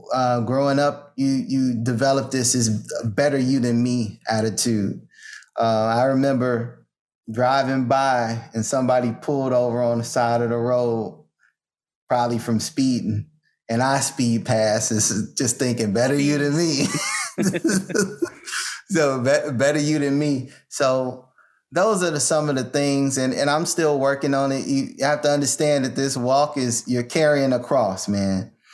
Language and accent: English; Chicago, Illinois, United States; growing up in Chicago, I got a solid foundation of how rough it can be, you know?